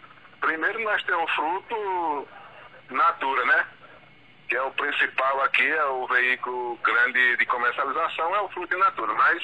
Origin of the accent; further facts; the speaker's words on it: Capim Grosso, Bahia, Brazil; Eu sou de Capim Grosso, estou aqui com a barraca aqui também.